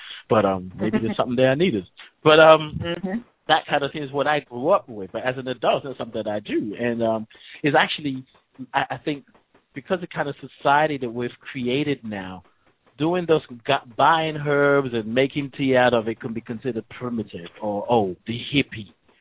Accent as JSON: {"language": "English", "country": "Nigeria", "tie": "born or raised there", "said": "I mean, I grew up in Nigeria, and I used to remember when we have any kind of illness, my mother, it was just a way of life."}